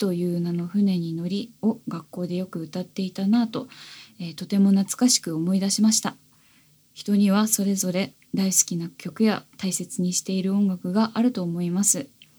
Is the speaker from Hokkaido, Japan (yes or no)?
no; Oita, Japan; now in Tokyo, Japan; 故郷の大分県でですね、オフィスレディをですね OL さんをですねやっていたんですけれども